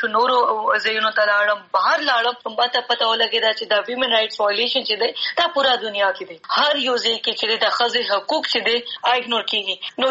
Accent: Khyber Pakhtunkhwa, Pakistan; وزیرستان نه مې تعلق دی خو وزیرستان کې هم شمالي وزیرستان نه ما تعلق دی

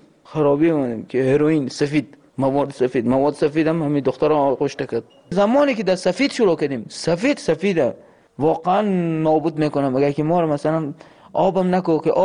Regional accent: Afghanistan; moved away; ما الان نزدیک 3 سال نیم همین جنز روزی که از افغانستان آمدیم

